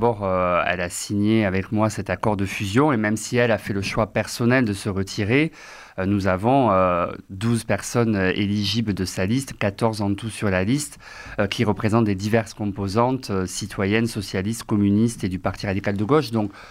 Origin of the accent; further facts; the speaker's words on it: L'Isle-Jourdain, Occitanie, France; now in Toulouse, France; j'ai 39 ans, je suis né à Toulouse et j'ai grandi à l'Isle-Jourdain dans le Gers. Mais je vis à Toulouse depuis l'âge de 18 ans